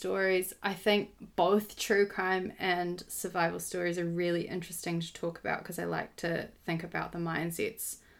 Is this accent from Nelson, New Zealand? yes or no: no; Wellington, New Zealand; Like yourself, born and bred in Wellington.